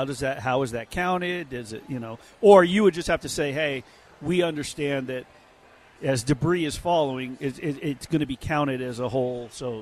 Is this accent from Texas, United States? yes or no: no; Nevada, United States; I'm from Nevada.